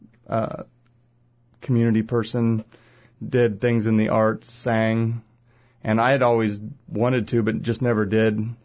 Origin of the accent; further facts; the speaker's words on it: Hutchinson, Kansas, United States; I was born here in Hutchinson, Kansas. Went to Nickerson Schools, which is why I am who I am, I guess.